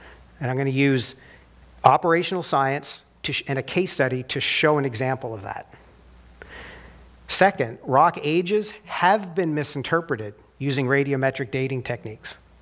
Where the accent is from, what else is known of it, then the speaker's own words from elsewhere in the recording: Nova Scotia, Canada; Even me growing up in Nova Scotia, I heard about it, right?